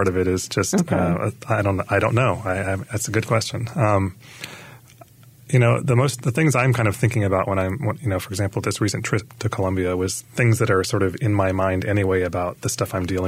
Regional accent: United States; And I think it's not as if I'm having to announce myself as an American.

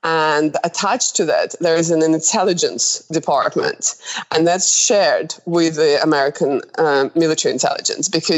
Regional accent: Moscow, Russia; English is a second language; But I've never lived in England, right? So it wasn't my first language at all. And so not only I had to succeed, you know, to a very high level academically, like basically, you know, being straight A student, but also, you know, to apply to Cambridge University from Moscow

